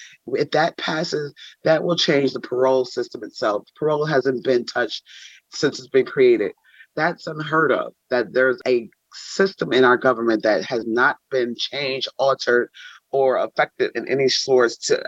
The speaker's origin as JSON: {"language": "English", "town": "Buffalo", "region": "New York", "country": "United States", "moved": "yes", "lives_now": "Albany, United States", "said": "I'm originally from Buffalo, New York, and I moved out here and I found myself homeless."}